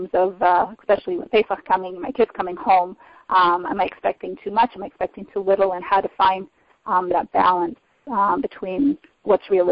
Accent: Canada; I remember I come from Canada, so I come from a semi-socialist system.

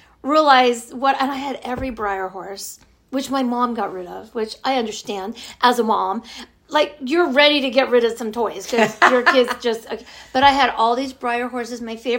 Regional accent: Virginia, United States; I was like 5 years old and I grew up in Virginia and my neighbor, we had not acre lots, but we had big lots.

